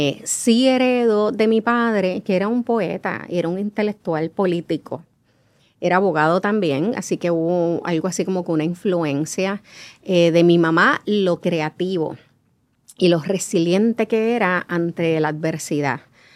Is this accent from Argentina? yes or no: no; Mayagüez, Puerto Rico; Nací en Mayagüez. Mi mamá venía de una familia bien pobre.